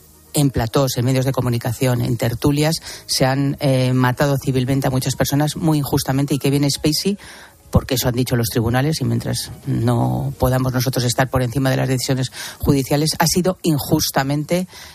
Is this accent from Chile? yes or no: no; Spain; como españoles